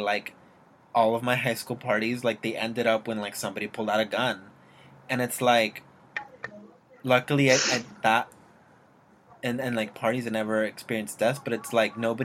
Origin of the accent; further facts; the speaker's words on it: Los Angeles, California, United States; well, I grew up in Southeast LA in the 90s, and I have seen two people shot in my street